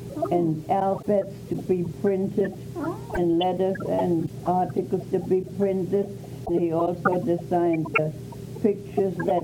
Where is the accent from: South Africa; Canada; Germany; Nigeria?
Germany; Mannheim, Baden-Württemberg; English is a second language; also born or lived in Leipzig / Cologne; now in United States; And I come from Mannheim.